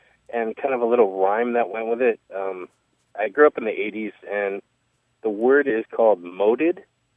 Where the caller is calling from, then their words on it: Bellingham, Washington, United States; I'm calling from Bellingham, Washington.